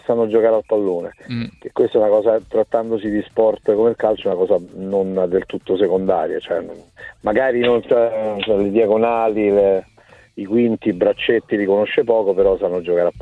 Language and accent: Italian; Tropea, Calabria, Italy; sono a Tropea, al mio paese